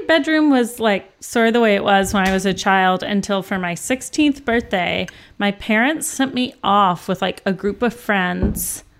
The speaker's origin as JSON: {"language": "English", "region": "the South", "country": "United States", "said": "You know, I'm from the South."}